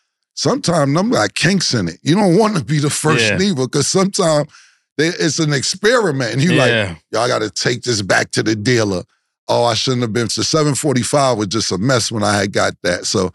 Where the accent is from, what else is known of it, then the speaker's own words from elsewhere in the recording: Harlem, New York, United States; No disrespect to nobody else, but, you know, I'm from Harlem. That's just what it is. I don't even got to go to a bunch of detail. I'm from Harlem.